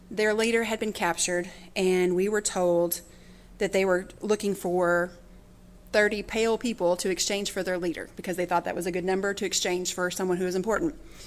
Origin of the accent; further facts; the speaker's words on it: Kentucky, United States; I'm from Kentucky. I don't know.